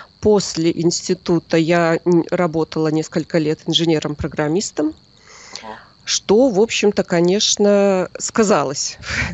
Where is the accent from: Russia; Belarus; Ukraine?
Belarus; Я из Беларуси, я живу в Могилеве.